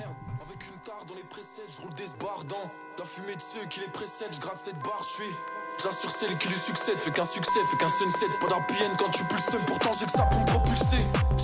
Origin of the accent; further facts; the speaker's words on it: Besançon, Bourgogne-Franche-Comté, France; born there; Il y a forte chance pour que je la fasse dans ma ville natale, donc Besançon.